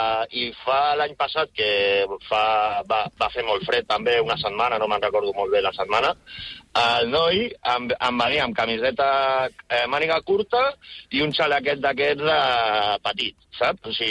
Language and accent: Catalan; Barcelona, Catalonia, Spain; jo des de molt petit, jo soc de Sant Andreu, del barri de Barcelona